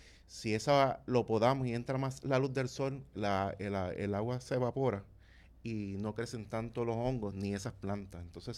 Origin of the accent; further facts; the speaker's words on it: Lares, Puerto Rico; soy lareño.